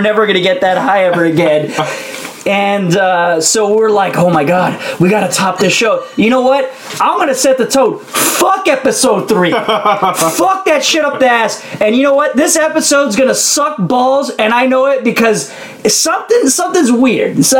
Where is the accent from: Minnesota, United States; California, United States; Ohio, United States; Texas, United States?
California, United States; because I'm a guy growing up in the Bay Area